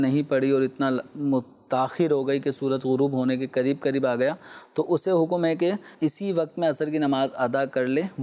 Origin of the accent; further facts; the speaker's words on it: Karachi, Sindh, Pakistan; born there; میں چونکہ کراچی ہی کا پیدائشی ہوں تو ہمارے یہاں تو خیر ایسی کوئی چیز میسر نہیں ہے.